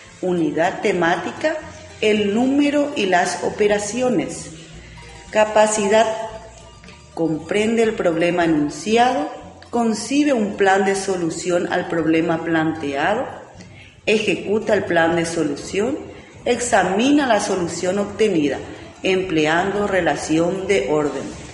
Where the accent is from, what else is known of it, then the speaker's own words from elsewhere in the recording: Paraguay; Como paraguayo, debemos ser orgullosos de nuestro país